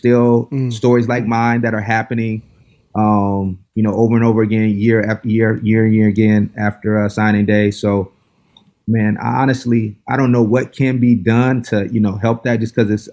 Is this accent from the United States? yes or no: yes; the South, United States; I come from Bible Belt. I came from the South, and then going to the West Coast